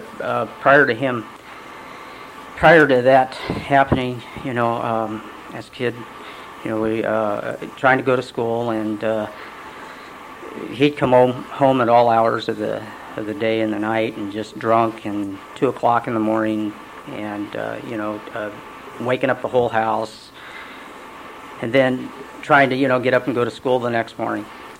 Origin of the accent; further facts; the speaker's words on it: California, United States; also born or lived in Prosser, Washington / Portland, Oregon / Wichita, Kansas / Hutchinson, Kansas; I was born in Prosser, Washington. From there, we moved to, about 3-4 years old, moved to Portland, Oregon. From there to California. We've lived all over Northern California.